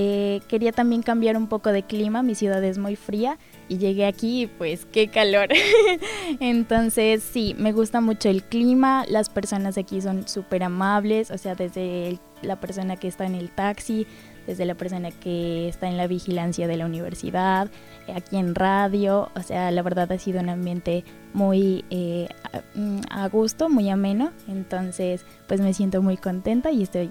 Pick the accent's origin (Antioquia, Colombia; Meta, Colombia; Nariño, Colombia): Nariño, Colombia; Pasto; accent: pastuso; lo que pasa es que mi ciudad, como te digo, es frontera con Ecuador, entonces nuestro acento es muy neutro. Dicen pues algunas personas que el acento pastuso es el acento como mejor entendible para los extranjeros